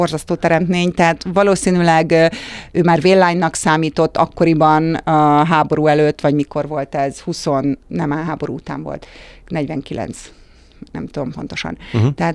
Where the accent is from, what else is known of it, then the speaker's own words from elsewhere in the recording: Budapest, Hungary; én itt laktam, én a Kodály köröndön születtem, ott éltem gyerekként